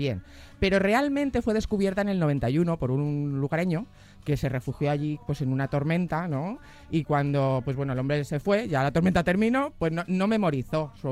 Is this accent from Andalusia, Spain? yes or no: no; Sigüenza, Castilla-La Mancha, Spain; Bueno, sí, la catedral de mi pueblo, de Sigüenza.